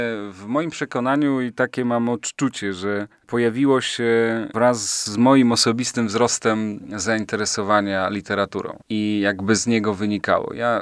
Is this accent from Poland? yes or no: yes; Pleszew, Greater Poland Voivodeship, Poland; jego miejscem jest moje rodzinne miasto Pleszew, ale te miejsca to są takie miejsca, które ja zapamiętałem z dzieciństwa